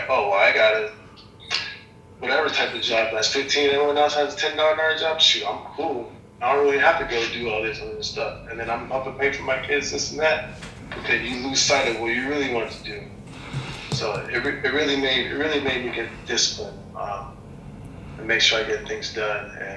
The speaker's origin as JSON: {"language": "English", "country": "Nigeria", "said": "I'm Nigerian, so, you know, soccer's a big deal."}